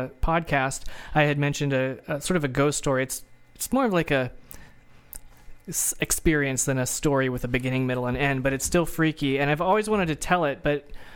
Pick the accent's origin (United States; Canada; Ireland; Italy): Ireland; I'm Irish and my mom looks like a leprechaun